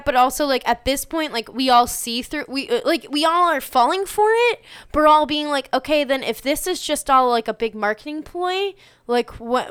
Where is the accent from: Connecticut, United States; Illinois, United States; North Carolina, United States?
Illinois, United States; Chicago; accent: Chicago; And notice my Chicago accent